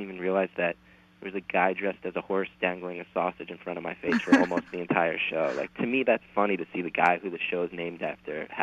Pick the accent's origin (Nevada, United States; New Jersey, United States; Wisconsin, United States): New Jersey, United States; since I grew up in New Jersey, most of the stories are set there